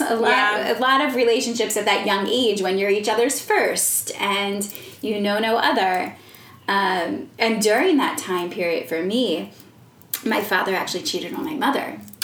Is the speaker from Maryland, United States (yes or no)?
yes; Bowie, Maryland, United States; also born or lived in New York; now in Los Angeles, United States; So I grew up in a town called Bowie